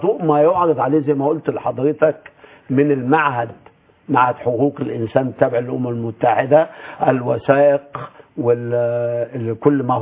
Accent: Egypt; يعني هو للأسف برضو عندنا في مصر يا دكتور حسام ما فيش توحد بين المنظمات ومؤسسات المجتمع المدني.

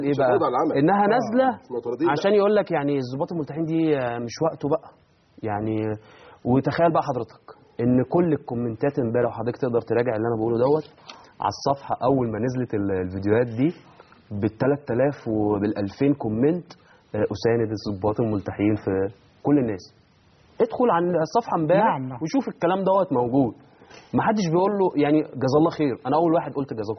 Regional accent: Egypt

